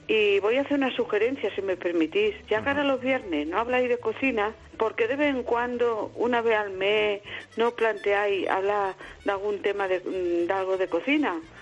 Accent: Mataró, Catalonia, Spain; soy de Mataró, pero vivo cerca de Sevilla. Que yo no soy fósfora, soy herreriana. Soy de Herrera a muerte.

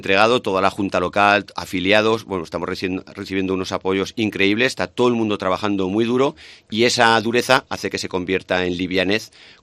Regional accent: Jaca, Aragon, Spain; las personas que somos de Jaca

